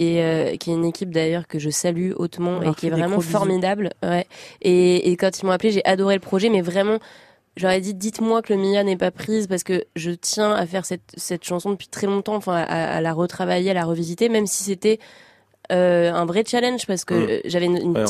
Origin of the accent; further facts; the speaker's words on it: Rognes, Provence-Alpes-Côte d'Azur, France; Je viens de Rognes, petit village dans le sud de la France